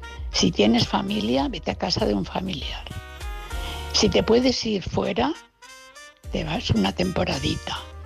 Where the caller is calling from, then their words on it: Valencia, Valencian Community, Spain; de Valencia.